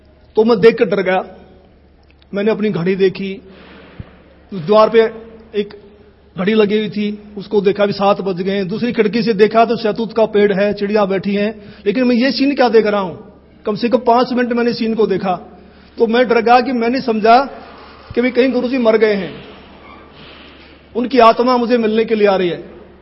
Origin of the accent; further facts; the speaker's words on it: Dhanana, Haryana, India; गांव धनाना, जिला सोनीपत, हरियाणा का रहने वाला हूं